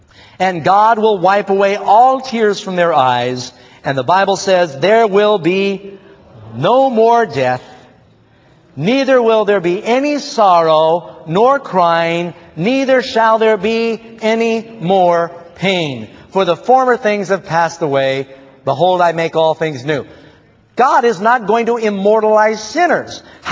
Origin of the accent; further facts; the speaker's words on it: New York, United States; I grew up in New York City.